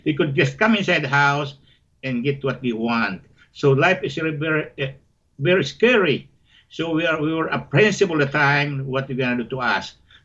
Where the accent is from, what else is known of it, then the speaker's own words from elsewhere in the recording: Panganiban, Bicol Region, Philippines; not excepting my hometown of Panganiban, where I was born.